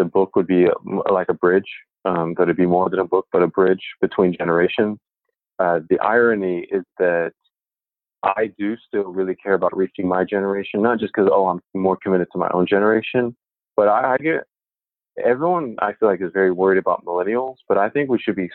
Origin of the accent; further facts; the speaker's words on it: Texas, United States; So I'm from Texas. I just had to drive here to do this podcast. It's crazy hot in Texas.